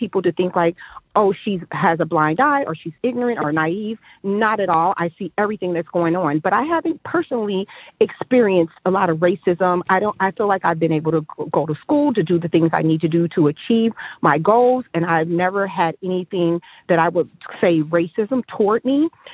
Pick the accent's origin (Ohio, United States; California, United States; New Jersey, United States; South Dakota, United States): Ohio, United States; Cincinnati; I'm an African-American female. I'm darker skinned. And ironically, I grew up in Cincinnati, Ohio, like the other caller.